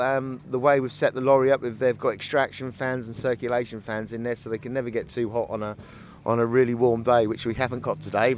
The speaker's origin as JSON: {"language": "English", "region": "East of England", "country": "United Kingdom", "said": "I'm from Norfolk, through and through."}